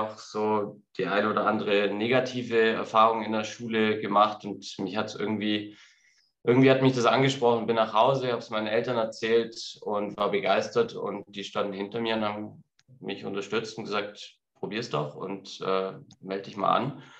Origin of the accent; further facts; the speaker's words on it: Kempten, Bavaria, Germany; Naja, also ich bin jetzt nicht wirklich auf dem Land aufgewachsen, sondern okay. In Kempten. Mhm. Kempten ist so eine mittelgroße Stadt, 70.000 Einwohner. Okay. Also durchaus im urbanen Umfeld aufgewachsen.